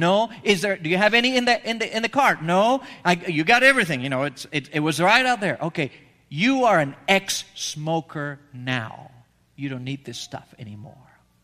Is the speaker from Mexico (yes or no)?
no; Argentina; I was born and raised in Argentina.